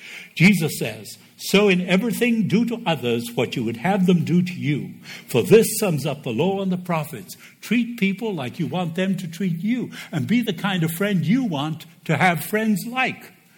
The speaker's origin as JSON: {"language": "English", "country": "Uruguay", "also_born_or_lived": "Argentina", "moved": "yes", "said": "We lived in Argentina. I'm from Uruguay, lived in Argentina"}